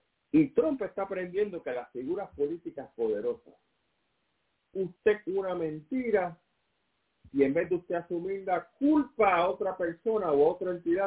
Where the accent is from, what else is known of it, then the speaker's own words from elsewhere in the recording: Puerto Rico; A mí como puertorriqueño no me interesa estar pegado a una nación que se va a convertir en una dictadura de derecha.